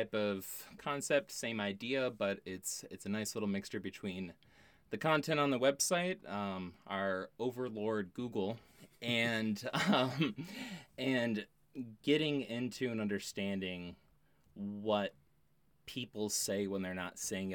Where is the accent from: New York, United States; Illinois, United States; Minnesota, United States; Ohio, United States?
Ohio, United States; Toledo; now in Asheville, United States; I'm originally from Toledo, Ohio, and like most folks, I no longer live in Toledo, Ohio. Currently living in Asheville, and I plan on staying here for definitely the foreseeable future.